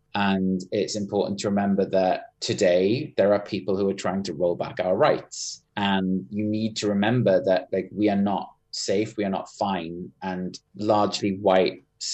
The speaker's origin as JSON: {"language": "English", "region": "Wales", "country": "United Kingdom", "tie": "born or raised there", "said": "growing up in South Wales, there was no queer history around me."}